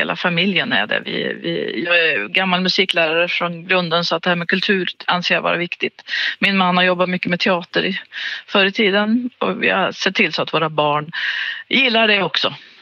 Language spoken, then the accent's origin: Swedish; Vingåker, Södermanland, Sweden; Jag kommer ju från Vingåker egentligen i Sörmland, så det var där jag jobbade som musiklärare.